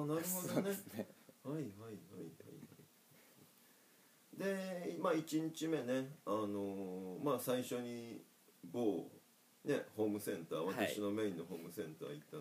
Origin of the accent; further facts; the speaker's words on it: Ehime, Japan; 愛媛の地元だとなんか面白くないんですよとかこう言っちゃうんですけど